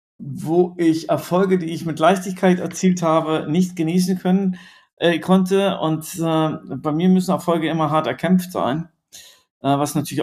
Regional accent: Colombia; Naja, ich bin ja in Kolumbien groß geworden

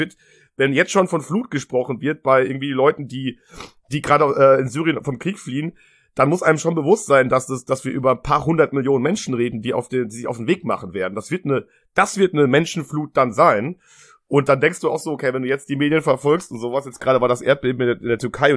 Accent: Germany; born or raised there

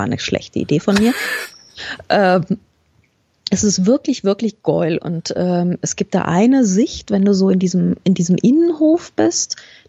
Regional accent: Germany; accent: German; Ich habe so konsequent meinen deutschen Akzent raushängen lassen.

